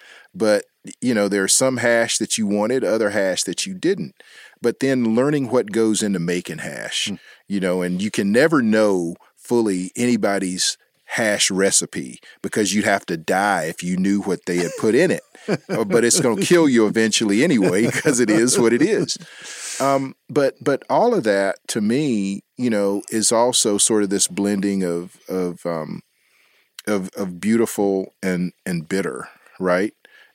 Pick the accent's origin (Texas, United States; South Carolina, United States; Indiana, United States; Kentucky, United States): South Carolina, United States; Edgefield; Well, growing up in Edgefield, there was this little place in North Augusta that Mom and Daddy would stop.